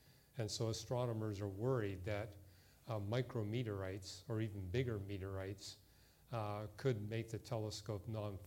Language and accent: English; Canada; at least where I was raised in Canada